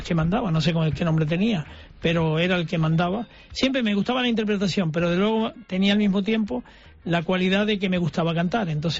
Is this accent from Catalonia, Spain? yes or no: no; Canary Islands, Spain; nos veremos en cualquier plaza de cualquier isla, porque yo soy canario de mis yo isla.